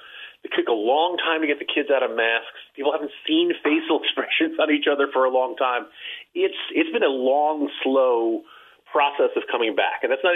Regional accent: United States; And as an American, I don't like that.

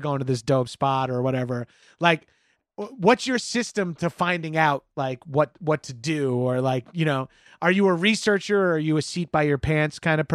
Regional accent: Long Island, New York, United States; I'm from Long Island.

